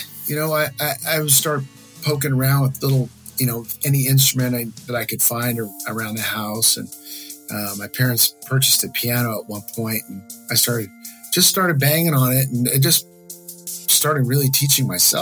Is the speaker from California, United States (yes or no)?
yes; Downey, California, United States; also born or lived in San Gabriel Valley / Orange County; Yes. Yes. I was born in Downey. Basically, I've been in the San Gabriel Valley and Orange County for my entire life here.